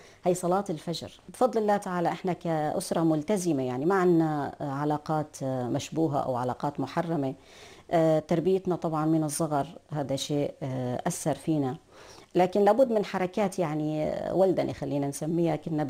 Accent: Damascus, Damascus Governorate, Syria; فهذا كانت مدارس الطفولة اللي نشأت فيها بمدينة دمشق. لمدرسة ذات النطاقين اللي هي أظن الآن بمنطقة اسمها السيدة رقية حوالي جامع الأموي، فمنها طلعت السادس، لانتقلت للرابعة

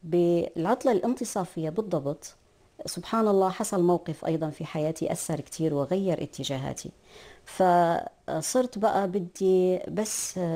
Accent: Damascus, Damascus Governorate, Syria; فهذا كانت مدارس الطفولة اللي نشأت فيها بمدينة دمشق. لمدرسة ذات النطاقين اللي هي أظن الآن بمنطقة اسمها السيدة رقية حوالي جامع الأموي، فمنها طلعت السادس، لانتقلت للرابعة

